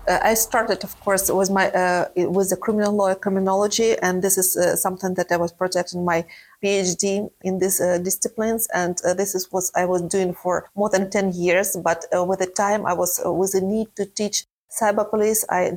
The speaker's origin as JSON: {"language": "English", "town": "Kharkiv", "region": "Kharkiv Oblast", "country": "Ukraine", "moved": "as an adult", "said": "I had to leave Ukraine, and I'm from Kharkiv"}